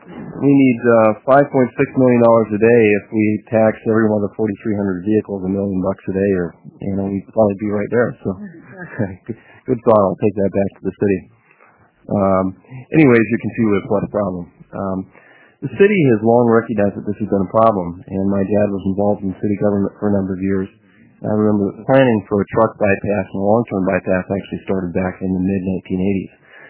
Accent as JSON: {"language": "English", "town": "Redmond", "region": "Oregon", "country": "United States", "tie": "born or raised there", "said": "But I grew up in Redmond, Oregon, so I'm a little bit familiar with some of the problems that the cities face."}